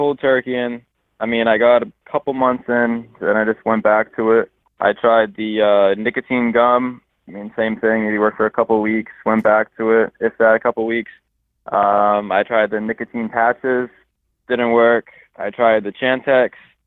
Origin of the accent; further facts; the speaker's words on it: Fairhaven, Massachusetts, United States; I'm from Fairhaven, Mattapoisett, Massachusetts, around that area.